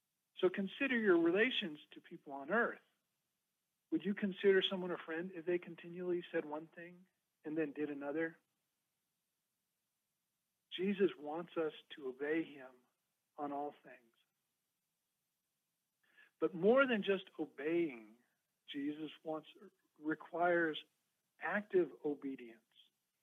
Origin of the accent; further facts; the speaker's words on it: Texas, United States; You know, I grew up in Texas, and there is a difference between three idioms there.